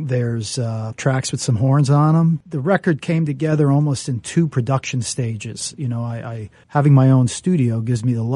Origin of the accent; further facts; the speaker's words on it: Elizabeth, New Jersey, United States; there's, you know, some references from growing up on Fay Avenue in Elizabeth.